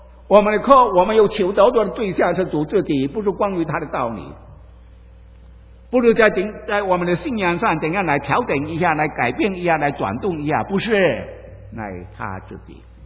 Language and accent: Chinese; Fuzhou, Fujian, China; 我们福州人比较结婚的早一点啊